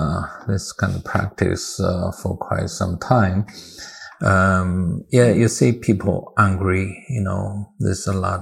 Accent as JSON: {"language": "English", "country": "China", "moved": "yes", "lives_now": "Germany", "said": "but I have experienced when I come out from China, come to Germany"}